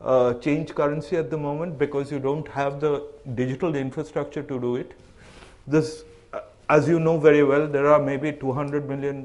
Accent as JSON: {"language": "English", "region": "Assam", "country": "India", "tie": "born or raised there", "said": "Now, I come from the Northeast. Manipur has shut down. My home state, which is Assam, is in a lot of trouble."}